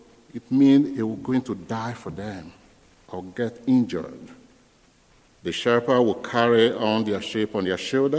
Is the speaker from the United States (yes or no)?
no; South, Nigeria; English is a second language; When I was growing up in Nigeria, I came from the southern part of Nigeria, the south. We are farmers.